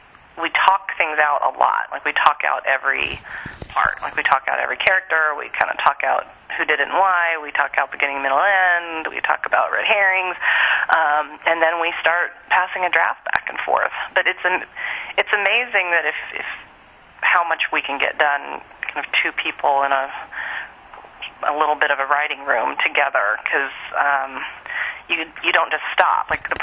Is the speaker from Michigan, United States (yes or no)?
no; Kansas, United States; I grew up in Kansas.